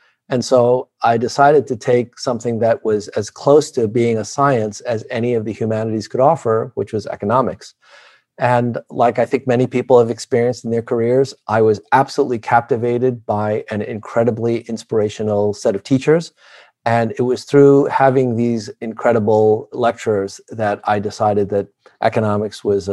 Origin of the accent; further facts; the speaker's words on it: New York City, New York, United States; also born or lived in Taiwan; to move to Taiwan, lived there until I was about 5 years old, and then we moved to New York City. So I grew up in New York.